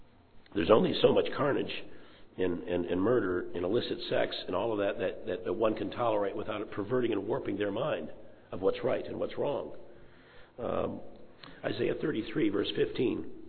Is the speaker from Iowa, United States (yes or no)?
no; Detroit, Michigan, United States; Look, I grew up in Detroit, and this country is not going to see the day when all the rights and the prejudice is gone.